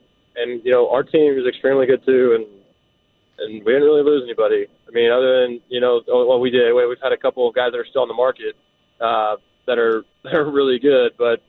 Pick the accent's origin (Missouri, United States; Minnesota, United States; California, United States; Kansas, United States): Kansas, United States; I live in Washington State now, but I grew up in Kansas